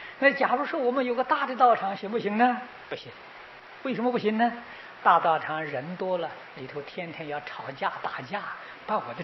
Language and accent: Chinese; Taiwan; 我说很可惜，我从台湾来，台湾事情一样的不知道。